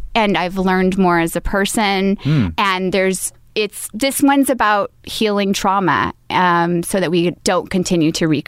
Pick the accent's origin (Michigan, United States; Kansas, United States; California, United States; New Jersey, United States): Kansas, United States; Hutchinson; born there; Okay, so I was born in Hutchinson, Kansas.